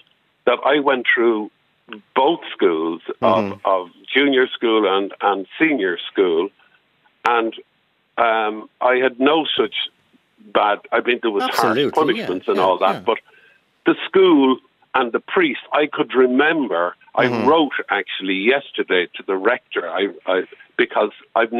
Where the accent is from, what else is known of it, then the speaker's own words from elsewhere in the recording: Dublin, Leinster, Ireland; And I grew up in Finglas Road in Glasnevin.